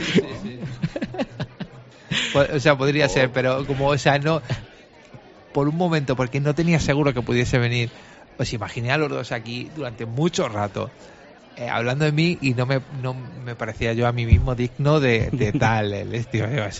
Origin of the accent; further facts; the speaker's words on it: Madrid, Community of Madrid, Spain; yo me crié aquí por el hecho de que mis padres vivían aquí